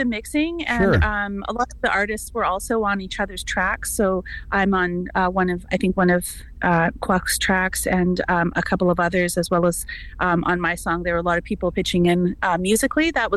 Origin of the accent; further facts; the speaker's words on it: British Columbia, Canada; I'm from the New Hawk and Tsleil Waututh Nations and a language learner in my community